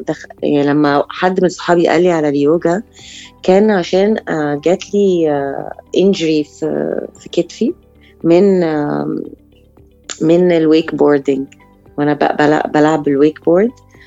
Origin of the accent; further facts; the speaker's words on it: Alexandria, Alexandria Governorate, Egypt; now in Cairo, Egypt; جت مرة واحدة إن أنا أروح القاهرة. كان عندي بس أصحاب قليلين في القاهرة لأن أنا أصلاً من اسكندرية. فابتدت كده، فجيت في 2010